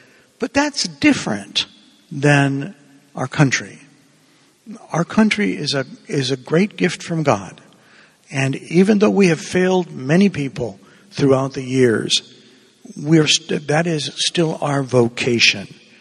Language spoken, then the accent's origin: English; Havana, Cuba; now in United States; I think most of you know that I'm originally from Havana, Cuba. And my mom and dad arrived here as refugees.